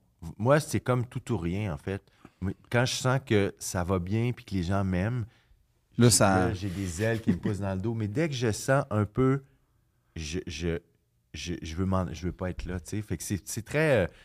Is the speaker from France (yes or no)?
no; Sainte-Foy, Quebec, Canada; tu sais, je viens de Sainte-Foy.